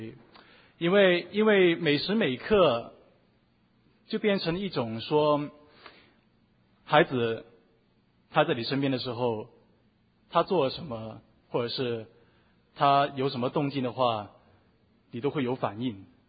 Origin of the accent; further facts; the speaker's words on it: Guangdong, China; born there; 我出生在中国广东然后的一个家庭。